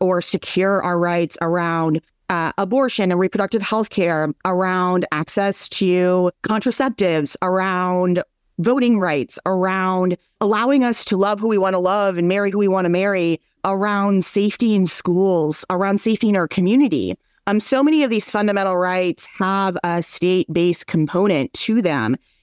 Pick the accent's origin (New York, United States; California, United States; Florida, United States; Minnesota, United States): Minnesota, United States; They really took what I would say, and I'm from Minnesota, like a very pragmatic approach